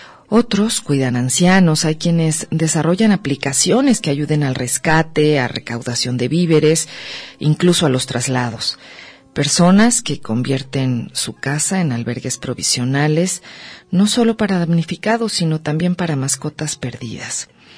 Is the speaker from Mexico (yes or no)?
yes; Mexico; me pregunto, como muchos mexicanos, ¿por qué no se termina de caer este país? Desde Guadalajara